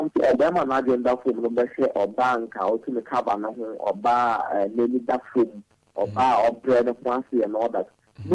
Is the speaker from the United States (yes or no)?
no; Ghana; Ghanaians are following … as a Ghanaian who be … not because of their appearance.